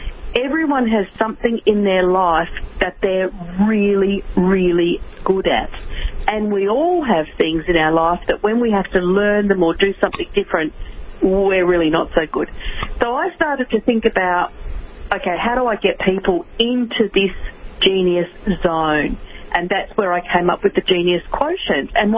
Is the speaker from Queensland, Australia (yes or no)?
no; Melbourne, Victoria, Australia; now in Europe; Well, as you said, I'm from Melbourne in Australia.